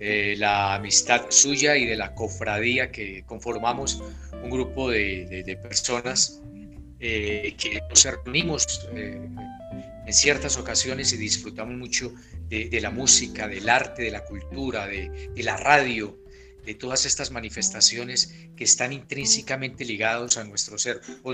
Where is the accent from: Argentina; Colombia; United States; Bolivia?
Colombia; Filadelfia, Caldas; born there; pero nací en Filadelfia. Filadelfia, ya. Caldas, por allí al norte del bello departamento de Caldas.